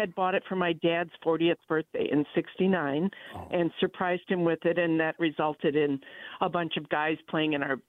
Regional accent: Milwaukee, Wisconsin, United States; I grew up in Milwaukee

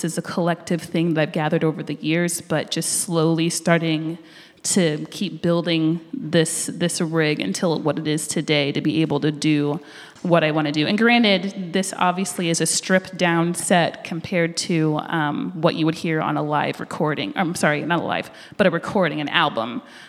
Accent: Rolla, Missouri, United States; growing up in Rolla wasn't like I can just get access to that.

